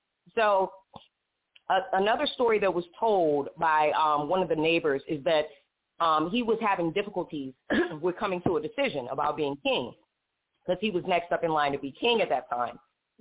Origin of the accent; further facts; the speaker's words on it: KwaZulu-Natal, South Africa; I'm from Zulu country, all right?